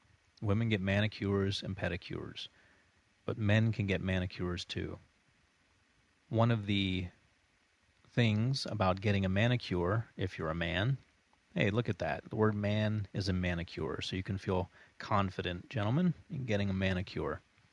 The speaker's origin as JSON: {"language": "English", "region": "Florida", "country": "United States", "tie": "born or raised there", "said": "And I grew up in South Florida, and I enjoyed getting out there and lying in the sun, soaking it up."}